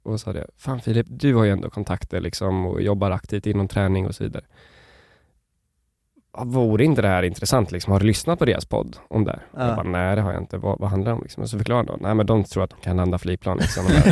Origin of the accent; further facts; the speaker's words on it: Sweden; now in Riga, Latvia; nu åker jag på home leave när jag åker hem till Sverige, som att jag är från Sverige